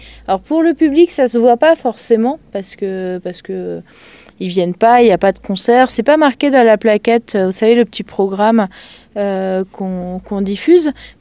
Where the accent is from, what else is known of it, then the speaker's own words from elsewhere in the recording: Bourges, Centre-Val de Loire, France; je viens de Bourges